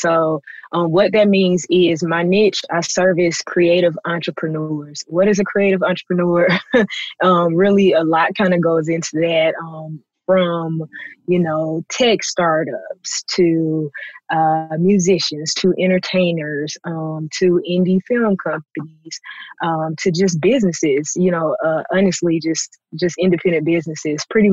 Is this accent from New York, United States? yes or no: no; Birmingham, Alabama, United States; So I'm from Birmingham, Alabama